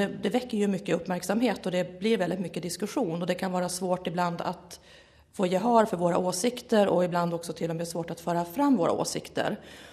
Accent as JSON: {"language": "Swedish", "country": "Sweden", "said": "det är klart att som svensk så är det naturligtvis så att det är kollegorna i de nordiska länderna"}